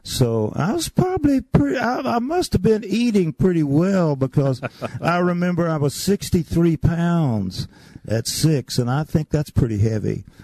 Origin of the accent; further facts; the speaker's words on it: Meadow Branch, North Carolina, United States; I said, "Meadow Branch, North Carolina."